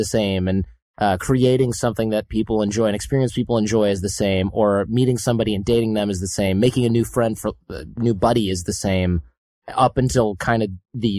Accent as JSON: {"language": "English", "town": "Detroit", "region": "Michigan", "country": "United States", "said": "I'm from Detroit, so I know I've seen this with my own eyes, you know, a million years ago."}